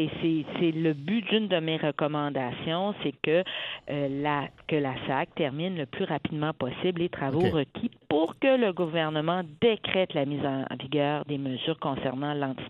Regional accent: Quebec City, Quebec, Canada; je voulais juste simplement vous remercier parce que je suis de Québec. Donc, ça me fait plaisir de que ma voix soit portée jusqu'en Outaouais.

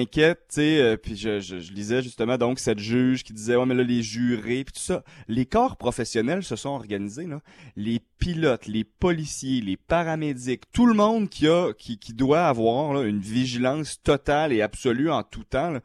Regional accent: Gatineau, Quebec, Canada; Moi, ça me fait penser, j'ai grandi à Gatineau

